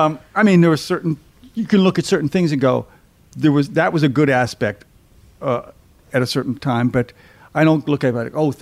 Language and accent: English; Baltimore, Maryland, United States; also born or lived in Scotland / Canada; I grew up in, here comes Baltimore.